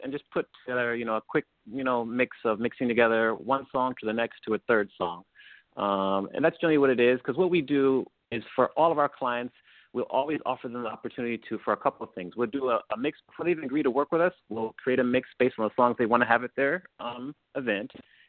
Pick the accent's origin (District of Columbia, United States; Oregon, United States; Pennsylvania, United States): District of Columbia, United States; Washington; So I'm from the Washington, D.C. area